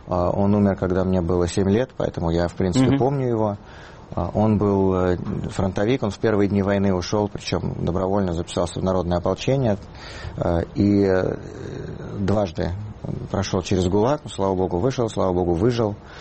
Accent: Moscow, Russia; вот с тех пор наша семья, мы москвичи, то есть я уже, получается

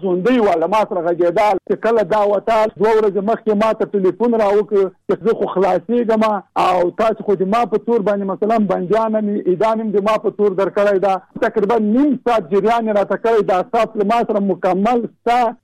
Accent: Jalalabad, Nangarhar, Afghanistan; د جلال آباد

